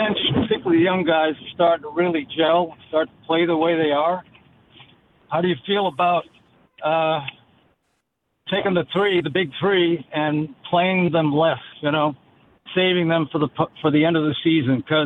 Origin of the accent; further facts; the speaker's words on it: Boston, Massachusetts, United States; We're from the Boston area together.